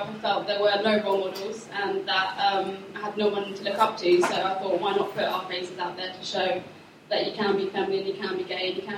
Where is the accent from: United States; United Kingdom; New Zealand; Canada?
United Kingdom; Wigan, North West England; If you don't know who I am